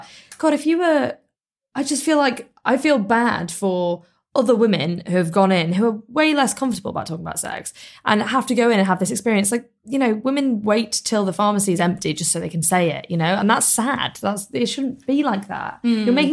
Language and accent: English; United Kingdom; Also, we're so British, they'll be like, no, you go first.